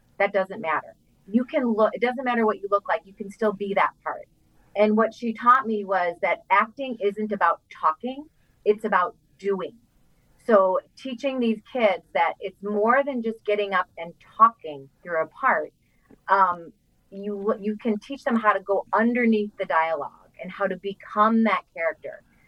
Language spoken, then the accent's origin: English; Cary, Illinois, United States; So I'm from Cary, which is just down the road from Huntley.